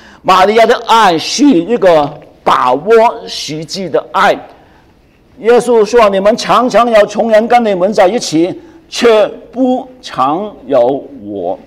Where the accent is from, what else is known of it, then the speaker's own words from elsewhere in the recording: China; 我们中国人常常说，生擒一颗豆，啊，好过死后一个猪头。